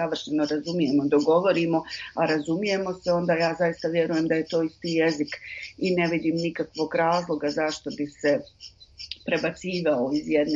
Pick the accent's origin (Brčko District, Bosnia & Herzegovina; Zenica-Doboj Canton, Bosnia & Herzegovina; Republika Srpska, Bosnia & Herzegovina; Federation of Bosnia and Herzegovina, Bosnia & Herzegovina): Federation of Bosnia and Herzegovina, Bosnia & Herzegovina; Mostar; rođena sam u Mostaru i skoro cijeli život živim tu, od nekih 6 godina kad sam živjela drugdje.